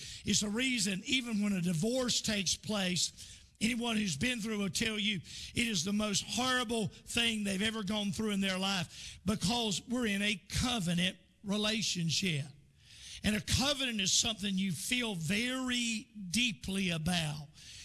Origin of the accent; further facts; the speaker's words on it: Florida, United States; In Jacksonville, Florida, my wife was raised most of her life, the majority of her life. I was raised outside of Jacksonville.